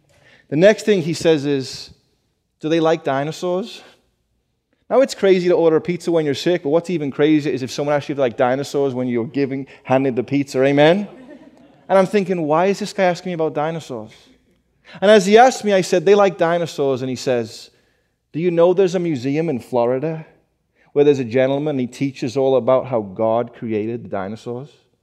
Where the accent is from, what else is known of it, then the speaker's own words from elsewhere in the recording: Liverpool, North West England, United Kingdom; also born or lived in California; I have to think, growing up in England, five doors down from a humongous